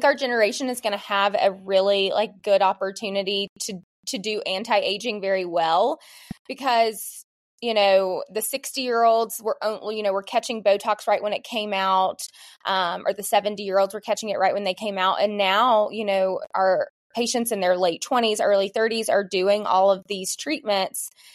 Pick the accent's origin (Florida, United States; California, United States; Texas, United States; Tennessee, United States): Florida, United States; Tallahassee; And I grew up in the South and like things were just not talked about, you know? And so Tallahassee is a very small town, like small town vibe.